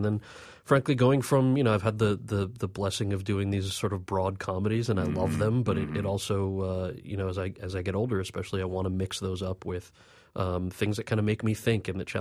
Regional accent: United States; And as an American actor, I thought that was particularly interesting

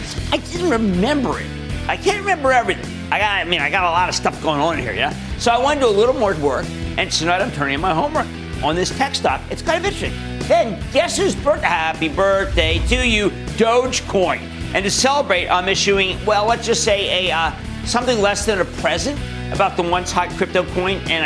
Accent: New Jersey, United States; Let's go to Joe in my home state of New Jersey.

